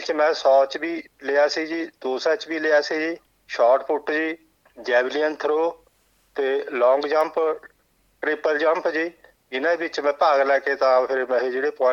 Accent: Thaska, Punjab, India; ਮੈਂ ਜੀ ਪੰਜਾਬ ਦੇ ਵਿੱਚ, ਸਾਡਾ ਪਿੰਡ ਠਾਸਕਾ, ਤਹਿਸੀਲ ਤੇ ਡਿਸਟ੍ਰਿਕਟ ਮੋਹਾਲੀ ਹੈ ਜੀ।

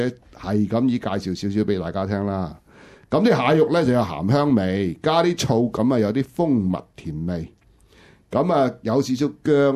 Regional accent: Shanghai, China; 譬如我哋上海人咧，中意食完蟹咧，饮完黄酒之后咧

